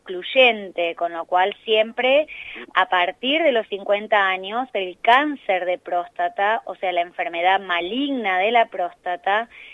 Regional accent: Tapalqué, Buenos Aires Province, Argentina; ¿de dónde sos? De Tapalqué.

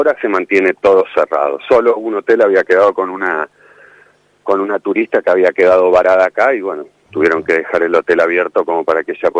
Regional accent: La Plata, Buenos Aires Province, Argentina; Me crié en La Loma, en realidad, el barrio. Yo salía de mi casa y decía me voy al barrio, en realidad me iba a La Loma.

